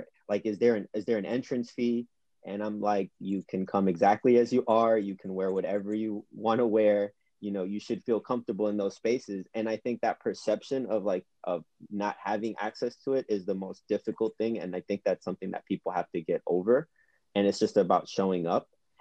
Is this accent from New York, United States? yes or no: yes; New York City, New York, United States; because I was born in Queens and raised in the city